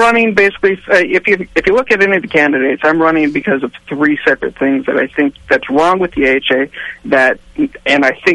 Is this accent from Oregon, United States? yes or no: yes; Portland, Oregon, United States; As you know, I'm from Portland. We have probably one of the greater beer cultures here in the United States around here